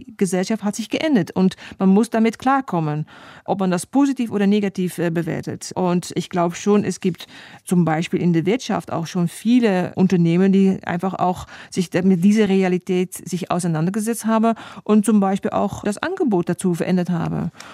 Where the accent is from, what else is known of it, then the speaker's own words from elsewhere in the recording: Netherlands; Vielleicht hat es damit zu tun, dass ich da auch anders geprägt bin aus den Niederlanden.